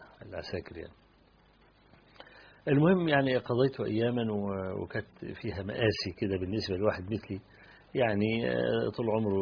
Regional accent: Egypt; فانت من مصر؟ قلت له انا من مصر.

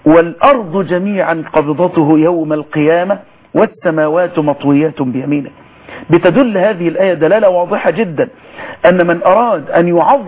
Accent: Mansoura, Dakahlia, Egypt; في مركز الجهاز العظمي عندنا في المنصورة

